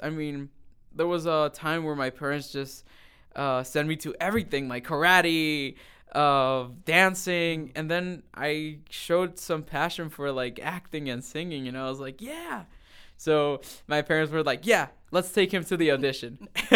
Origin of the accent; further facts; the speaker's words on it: Mexico; Growing up in Mexico made me a very, I don't know, I think I'm very grateful for growing up in an environment with, like, family